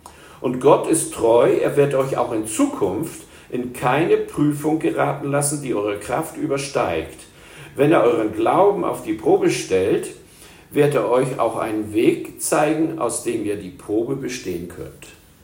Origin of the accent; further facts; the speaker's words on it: Hamburg, Germany; also born or lived in Spain; Ich bin knapp über 30 Jahre jetzt in Bayern. Lange Geschichte, wie ich aus Spanien von diesen 30.000 Quadratmetern hier nach Bayern gekommen bin, als Hamburger oder ich sage ja sogar Wikinger.